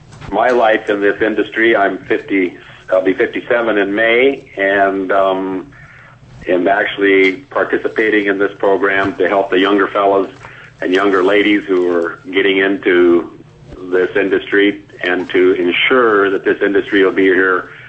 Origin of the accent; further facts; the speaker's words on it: Juneau, Alaska, United States; I was born in Juneau in 1952. I've spent my life here